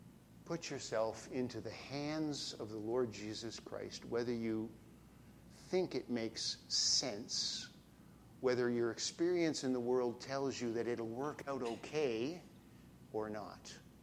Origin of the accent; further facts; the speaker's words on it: Burlington, Ontario, Canada; also born or lived in Toronto; I grew up in a Baptist church from the day I was knee-high to a grasshopper. And the church I grew up in Burlington